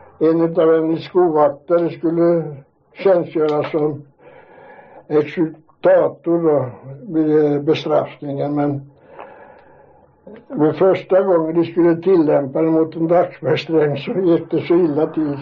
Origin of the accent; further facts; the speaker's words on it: Ljung, Östergötland, Sweden; born there; Jo, jag är född 1890 i Ljungs församling under Ljungs säteri.